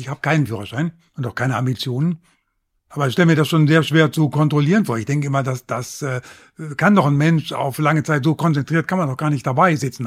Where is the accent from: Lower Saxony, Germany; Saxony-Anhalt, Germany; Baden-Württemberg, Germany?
Lower Saxony, Germany; Norden; born there; Also ich komme da gebürtig aus Norden. Norden.